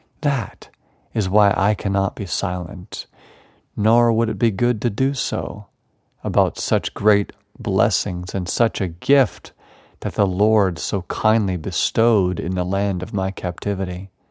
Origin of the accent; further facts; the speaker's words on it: Ireland; had to look up some American slang so I could feel like I could relate to you, being as I am from the Green Island.